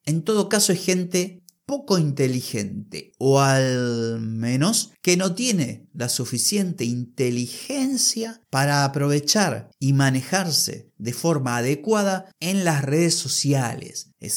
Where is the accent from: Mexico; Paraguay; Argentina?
Argentina; Hablas como argentino. ¿Y qué quiere que hable como croata? Sí, soy argentino.